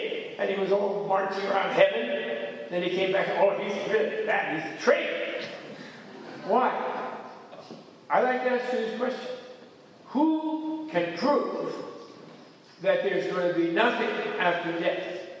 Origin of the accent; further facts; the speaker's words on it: United States; Not me. I'm American.